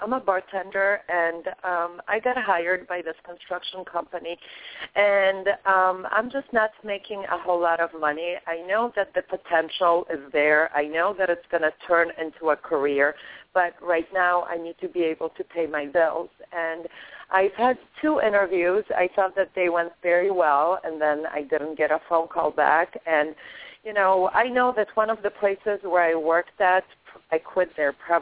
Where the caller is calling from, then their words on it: West Palm Beach, Florida, United States; I'm calling from West Palm Beach, and it's hot as hell out here.